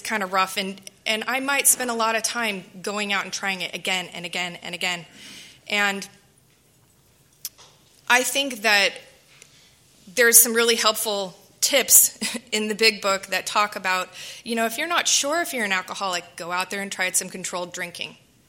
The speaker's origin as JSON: {"language": "English", "region": "Midwest", "country": "United States", "said": "I was a good kid. I come from the Midwest. My parents are from Kansas and Colorado."}